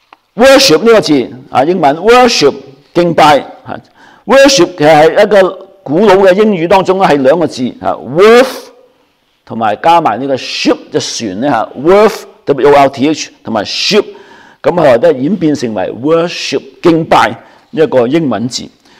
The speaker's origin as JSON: {"language": "Cantonese", "region": "Guangdong", "country": "China", "said": "我哋广东人就可能唔系好习惯唱诗歌嘅时候举手"}